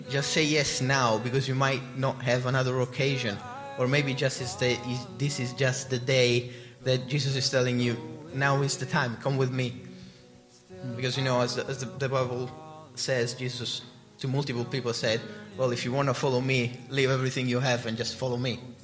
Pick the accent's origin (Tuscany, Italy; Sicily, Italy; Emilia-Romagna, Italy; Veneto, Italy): Sicily, Italy; No, yeah, it was in Italy. I'm from Sicily.